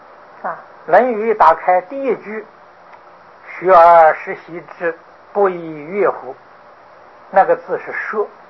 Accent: China; 梵语弥陀，我们中国人翻作量，无量。

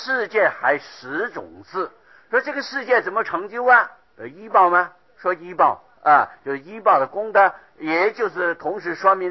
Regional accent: China; 我们中国人的这个头脑比较简单呢

